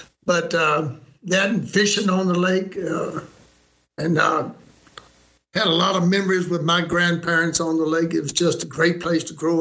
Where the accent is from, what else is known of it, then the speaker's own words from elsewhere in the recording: United States; Well, I grew up right here on Bugs Island Lake, or Kerr Lake, as it's known by a lot of people.